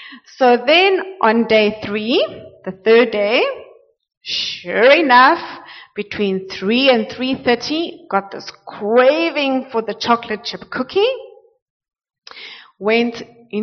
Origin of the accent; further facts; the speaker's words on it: South Africa; So I'm from South Africa. There's a very strong British influence there, and so 3 o'clock is tea time in the afternoon, right?